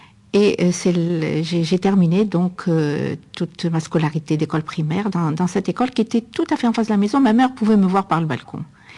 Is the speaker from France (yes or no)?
no; Oran, Oran Province, Algeria; born there; je suis née à Oran. Je suis née Femdin Jdida, donc qui est le quartier, qui est toujours actuellement Femdin Jdida, qui était le quartier arabe de l'époque.